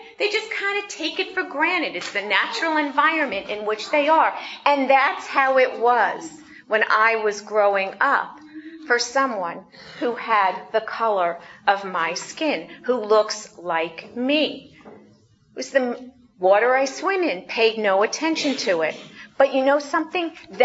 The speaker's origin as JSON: {"language": "English", "country": "United States", "tie": "born or raised there", "said": "When I was growing up, I grew up in the United States, and I grew up in a country where the majority of people had skin that was the color of my skin."}